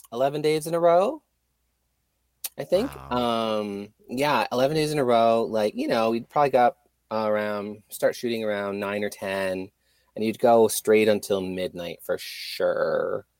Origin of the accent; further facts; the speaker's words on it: Kingston, Ontario, Canada; now in Toronto, Canada; And I reside in Toronto, and I'm originally from Kingston.